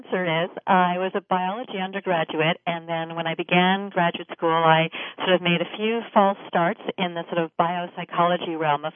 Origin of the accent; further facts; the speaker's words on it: Canada; And I, in fact, I'm Canadian, and I was